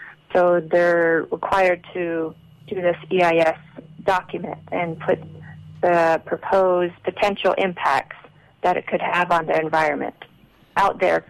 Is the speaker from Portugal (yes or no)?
no; Shonto, Arizona, United States; I'm originally from Shonto, Arizona, but I'm working here in the Four Corners area.